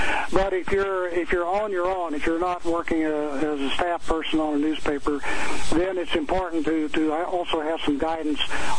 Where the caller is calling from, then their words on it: Madison, Virginia, United States; I'm calling from Madison, Virginia.